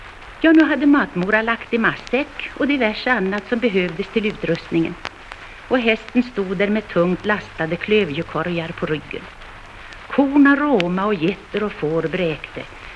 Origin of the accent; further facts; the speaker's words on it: Gävleborg County, Sweden; det som jag minns själv från min hembygd i Hälsingland